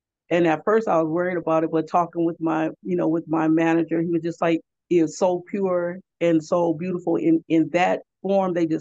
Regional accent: California, United States; And I'm from California, you know.

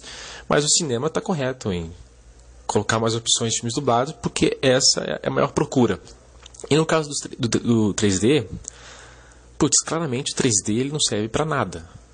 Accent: São Paulo, Brazil; sou de São Paulo.

